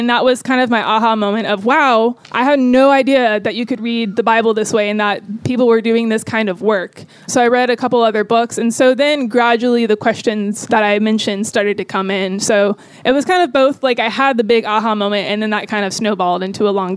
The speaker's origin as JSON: {"language": "English", "town": "Tallahassee", "region": "Florida", "country": "United States", "said": "I am from Tallahassee, Florida, moving pretty soon to Phoenix, Arizona."}